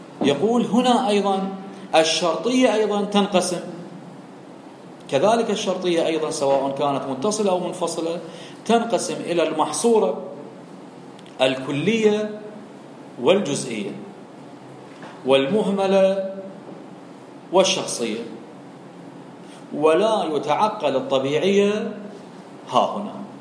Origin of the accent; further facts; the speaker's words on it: Iraq; نحن عندنا بالعراق